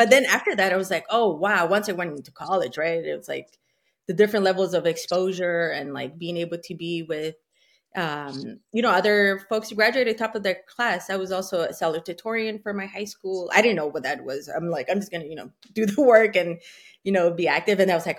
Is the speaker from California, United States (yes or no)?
yes; Reseda, California, United States; Yeah, it's interesting because when I was in the Valley, I grew up in San Fernando Valley in Reseda, and it was probably one of the few magnet schools that had, you know, engineering focus.